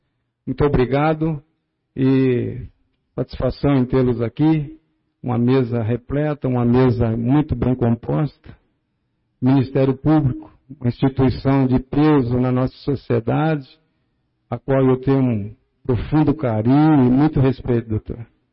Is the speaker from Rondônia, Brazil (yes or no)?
no; Marília, São Paulo, Brazil; also born or lived in Oscar Bressane; nasci aqui em Oscar Bressane, fui criado na região de Marília.